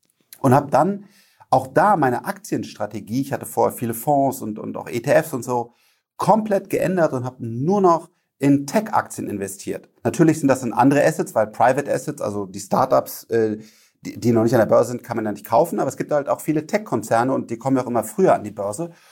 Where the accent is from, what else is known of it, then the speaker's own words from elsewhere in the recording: Rhineland, Germany; Ich bin Rheinländer, alles gut.